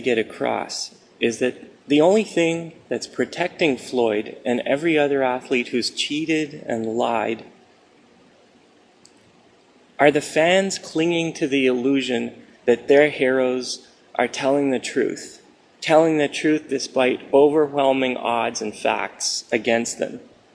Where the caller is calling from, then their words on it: Montreal, Quebec, Canada; from Montreal, Canada.